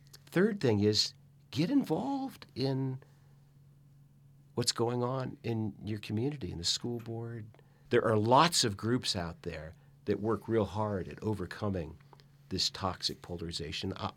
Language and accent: English; Round Hill, United States; It's going to be solved in my hometown of Round Hill.